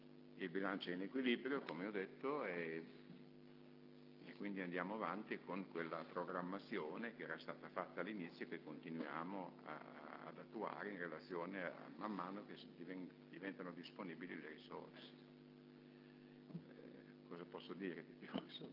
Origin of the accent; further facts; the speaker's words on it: San Giovanni in Persiceto, Emilia-Romagna, Italy; Io sono di Persiceto, pago 3 euro e quindi paghiamo 2.